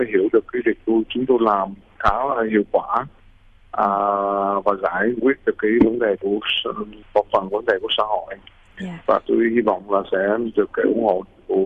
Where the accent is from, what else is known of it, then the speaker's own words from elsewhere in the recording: Australia; moved away as an adult; Tôi về Úc khoảng 3-4 lần một năm. Tôi làm trong một cái nghề mà tôi gặp người Úc ở đây rất là nhiều. Bản thân của tôi cũng là người Úc.